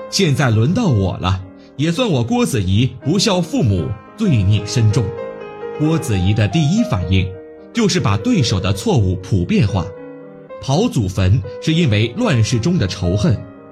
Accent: Tibet, China; 小时候就对佛教有不共的信心。另一方面，我们藏地可以说家家户户都持诵观音心咒。

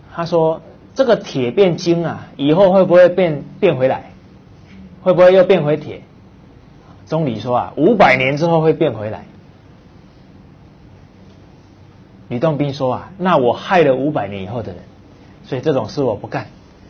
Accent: China; 我们中国人

